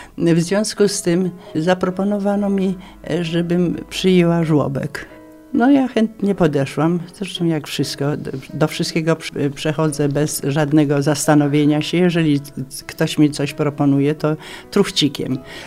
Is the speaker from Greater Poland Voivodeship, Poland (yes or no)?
yes; Kalisz, Greater Poland Voivodeship, Poland; also born or lived in Kościelna Wieś; Urodziłam się w Kościelnej Wsi, piękna wieś, i tam przez 7 lat mieszkałam, nim poszłam do szkoły, a później już przeniosłam się do Kalisza, no i tak zostałam do dzisiaj.